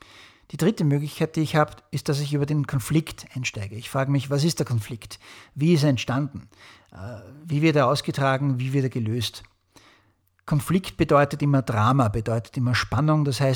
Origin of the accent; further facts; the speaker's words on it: St. Pölten, Lower Austria, Austria; accent: Lower Austrian dialect; ich bin aus St. Pölten in der Nähe von Wien in Österreich, wird mein niederösterreichischer Dialekt manchmal ein bisschen durchkommen.